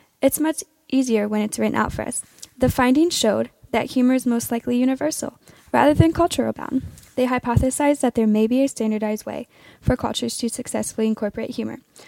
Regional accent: Muncie, Indiana, United States; I'm also a first-year student and thinking of double majoring in math and physics. I'm from Muncie, Indiana.

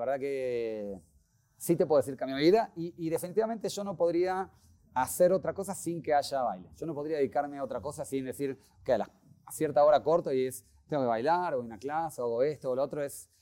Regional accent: Argentina; also born or lived in Mexico; now in Spain; soy de Argentina, pero ya hace varios años que soy mitad mexicano, diría, y bueno, ahora vivo en España.

